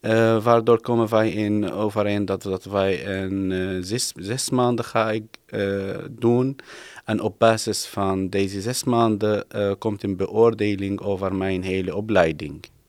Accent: Syria; Dutch is a second language; moved away as an adult; now in Netherlands; ik ben KNO uit Syrië en ik ben in einde 2014 hier gevlucht.

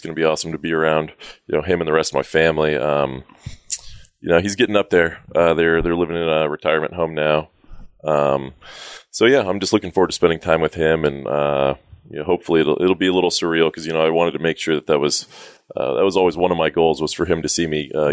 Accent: New Mexico, United States; I think a lot of people, when I tell them I grew up in New Mexico, they think of like some dusty town with a tumbleweed and a couple horses.

